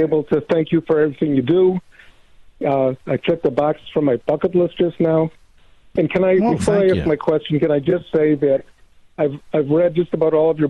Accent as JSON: {"language": "English", "country": "United States", "said": "Mark, I am an American Jew."}